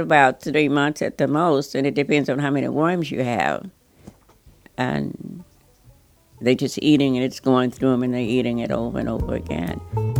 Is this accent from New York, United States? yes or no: no; Louisiana, United States; I grew up in Louisiana, and I had a lot of experience with farm work.